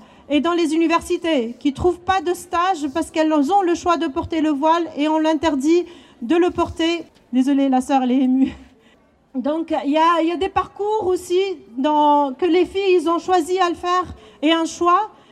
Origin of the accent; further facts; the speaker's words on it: Switzerland; Je dois rentrer chez moi alors que je suis suisse.